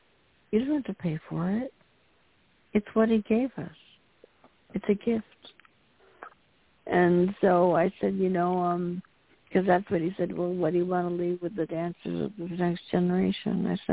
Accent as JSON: {"language": "English", "region": "Minnesota", "country": "United States", "tie": "born or raised there", "said": "And he is interned in my home state here in Minnesota."}